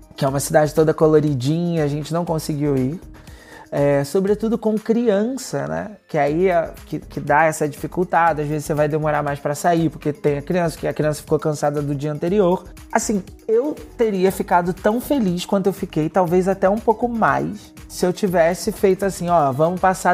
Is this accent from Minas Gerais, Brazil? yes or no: no; Rio de Janeiro, Brazil; E assim, eu sou carioca.